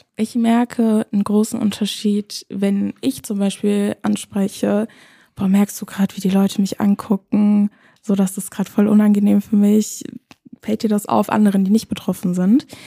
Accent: Bad Schwalbach, Hesse, Germany; wie ich aufgewachsen bin in Bad Schwalbach

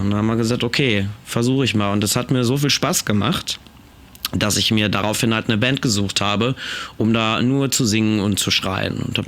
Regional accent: Gelsenkirchen, North Rhine-Westphalia, Germany; Das war Gelsenkirchen, allerdings Gelsenkirchen-Bur.

